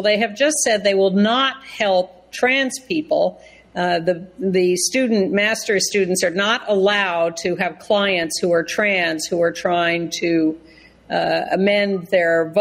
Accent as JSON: {"language": "English", "region": "Connecticut", "country": "United States", "tie": "born or raised there", "said": "This is my home state. I hate to think of anyone in Connecticut being so hateful."}